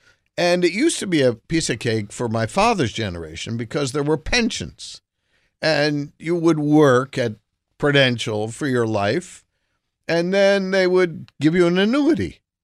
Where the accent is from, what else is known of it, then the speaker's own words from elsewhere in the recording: New Jersey, United States; I grew up in Jersey